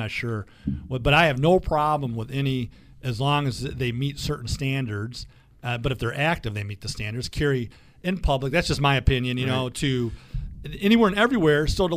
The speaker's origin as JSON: {"language": "English", "town": "Detroit", "region": "Michigan", "country": "United States", "tie": "born or raised there", "said": "I grew up in Metro Detroit. I grew up in a multicultural neighborhood."}